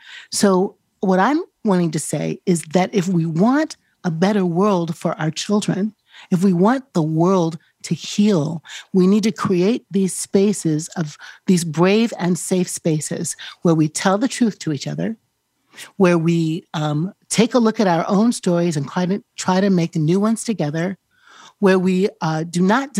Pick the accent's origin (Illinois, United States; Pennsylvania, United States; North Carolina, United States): Illinois, United States; Chicago; I grew up in Chicago.